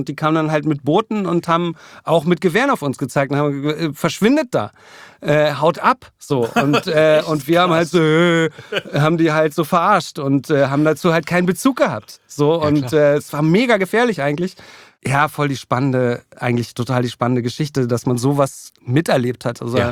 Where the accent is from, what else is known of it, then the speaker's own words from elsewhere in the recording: Berlin, Germany; ich bin dann eigentlich in Kladow aufgewachsen, ganz im Süden von Berlin. Es war noch ein Grundstück dazwischen und dann kam schon die Mauer. Also ich bin sozusagen wirklich an der absoluten Grenze West-Berlins